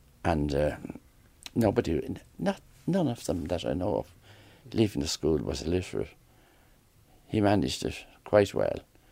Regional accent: Talla, Ireland; Talla. On Main Street, Talla, I grew up. At the corner, just round from the Green Dragon pub, as you turn up the Talla Street and up towards the Protestant church and graveyard.

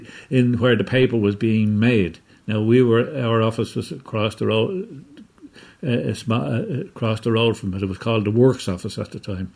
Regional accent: Palmerstown, County Dublin, Ireland; Well, I was born in Palmerstown, reared up there. I went to school then for a while in Palmerstown National School. Then I went into O'Connell's CBS in North Richmond Street in Dublin.

